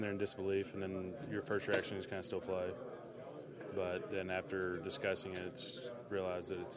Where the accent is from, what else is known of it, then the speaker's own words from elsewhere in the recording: Arkansas, United States; I'm from Arkansas.